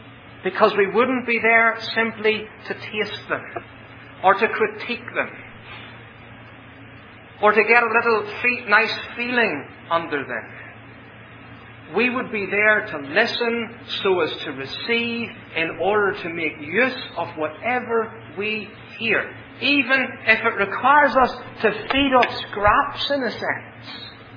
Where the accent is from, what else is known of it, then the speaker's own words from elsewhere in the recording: Northern Ireland, United Kingdom; accent: Ulster; Children, are you coming to hear my beautiful Ulster accent?